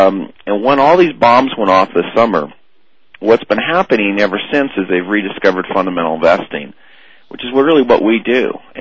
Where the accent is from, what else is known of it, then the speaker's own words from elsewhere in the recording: Berkeley, California, United States; because I'm from Berkeley, California, and in Berkeley they teach you that, we're all supposed to earn the same amount of money